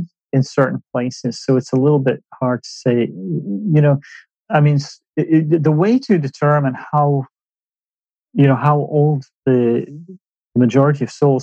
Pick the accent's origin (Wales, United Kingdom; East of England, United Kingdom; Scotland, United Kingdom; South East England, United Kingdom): Scotland, United Kingdom; Aberdeen; Some people consider my hometown of Aberdeen to be in the Highlands.